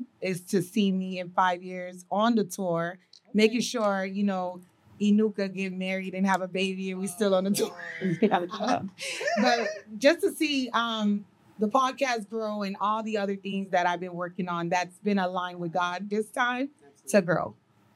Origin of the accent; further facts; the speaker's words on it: the South, United States; I'm like, no, we're from the South. We're like the real city girls.